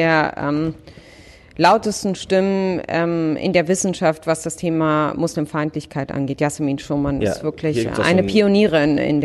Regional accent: Israel; now in Germany; Keine Ahnung, ob ich denn nicht in Israel lieber leben würde, das ist meine Heimat.

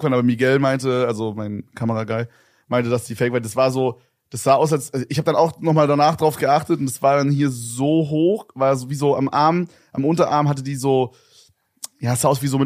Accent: Berlin, Germany; Und ich komme aus Berlin, Digga.

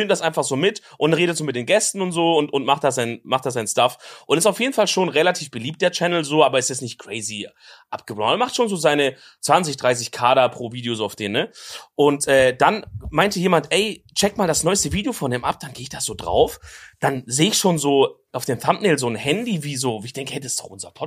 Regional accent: United States; German is a second language; ich bin ja auch Amerikaner, wie nice

